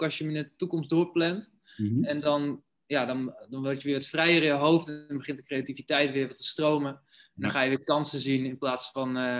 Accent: Sneek, Friesland, Netherlands; moved away as an adult; now in Amsterdam, Netherlands; Dus ik ben geboren in Sneek.

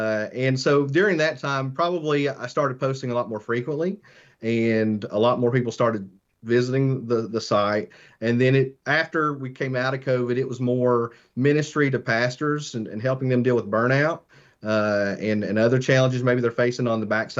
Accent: Kentucky, United States; And then came back home to Pike County. I'm originally from Pike County.

